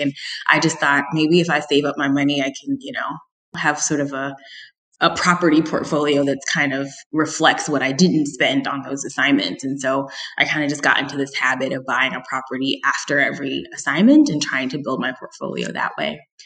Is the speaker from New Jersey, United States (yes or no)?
yes; Newark, New Jersey, United States; Sure. Yeah, like you mentioned, I'm originally from Newark, New Jersey, which is a city that is fraught with all types of stories about real estate and segregation and discrimination and all sorts of things